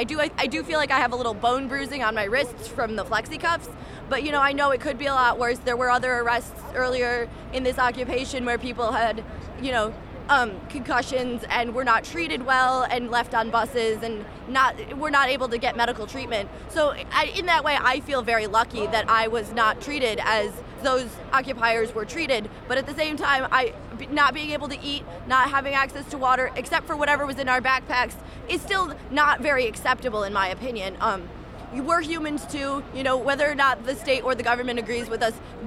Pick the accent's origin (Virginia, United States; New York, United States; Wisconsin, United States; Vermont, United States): New York, United States; As I said, I'm from Western New York.